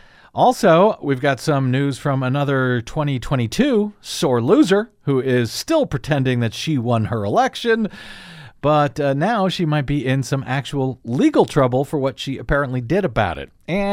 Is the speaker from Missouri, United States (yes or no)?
yes; Missouri, United States; Well, if you want to call my my home state of Missouri the Old South, I mean, we did split, you know, 50-50.